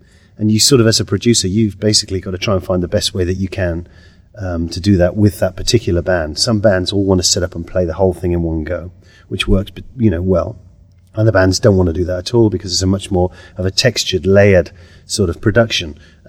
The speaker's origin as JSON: {"language": "English", "region": "London", "country": "United Kingdom", "said": "I'm an old timer, pretty much. I try not to look like it, but I am. I'm from London."}